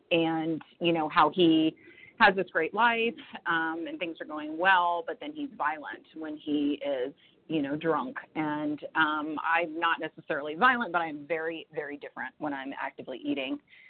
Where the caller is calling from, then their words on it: Florida, United States; I'm calling from Northwest Florida.